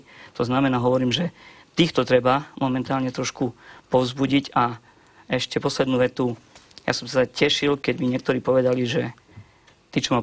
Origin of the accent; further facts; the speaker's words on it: Prešov, Prešov Region, Slovakia; Som Prešovčan, to znamená východňar. Som absolventom Vysokej školy poľnohospodárskej v Nitre